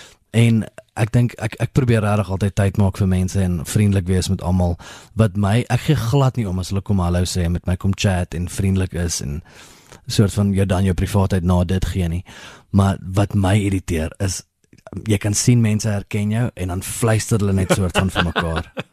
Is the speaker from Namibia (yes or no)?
no; KwaZulu-Natal, South Africa; now in Pretoria, South Africa; want ek kom van Natal af.